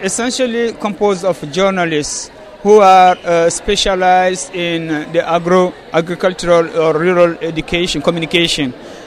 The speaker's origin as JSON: {"language": "English", "country": "Mali", "lives_now": "United States", "said": "I'm from Mali."}